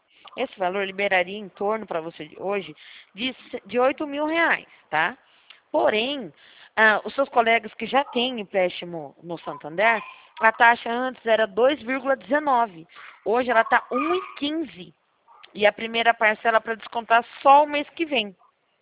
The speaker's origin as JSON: {"language": "Portuguese", "town": "São Roque", "region": "São Paulo", "country": "Brazil", "said": "Eu sou de São Roque, São Paulo."}